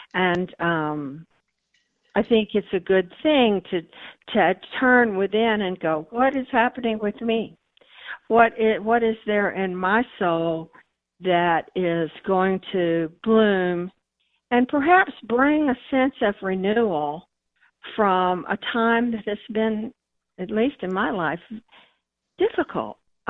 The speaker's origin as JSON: {"language": "English", "town": "Fort Worth", "region": "Texas", "country": "United States", "tie": "born or raised there", "also_born_or_lived": "Alpine", "said": "I was born in Alpine, way out in Big Bend country, and it too has its own amazing landscape, and but I also grew up in Fort Worth, as a matter of fact."}